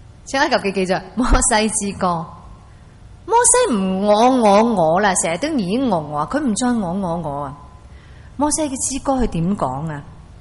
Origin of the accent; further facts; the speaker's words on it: Hong Kong; 不要用我们香港人此时此刻去想法，那多少尺先？是不是？有多少间房先？